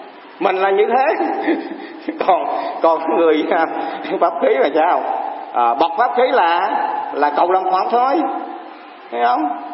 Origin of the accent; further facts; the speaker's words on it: Hà Tiên, Kien Giang, Vietnam; là ông cụ biết là mình ở biên địa Hà Tiện là quê mùa